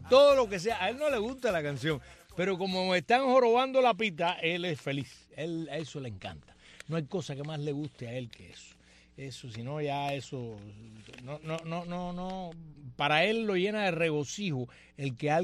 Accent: Cuba; now in United States; Somos la inmigración más pequeña de acá en los Estados Unidos, somos los cubanos

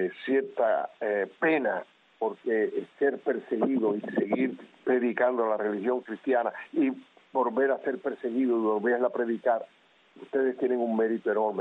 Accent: Cuba; born there; moved away as an adult; Yo estuve en Cuba, nací en Cuba, y como es natural, hoy estoy cargado de años, pero en aquella época era joven y estaba en mis 30 años

